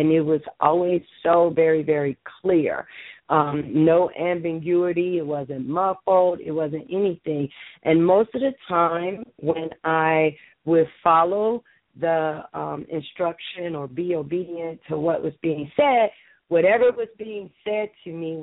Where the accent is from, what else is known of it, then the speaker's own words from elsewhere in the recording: Chicago, Illinois, United States; I was born and raised in Chicago, and I always wanted to get out because it was always so cold, so terribly cold in the wintertime.